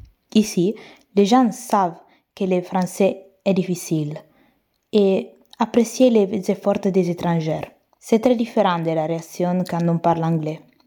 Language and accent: French; Italy; French is a second language; now in Belgium; car en tant qu'italienne, j'avais l'impression qu'apprendre le français serait plus facile que le flamand.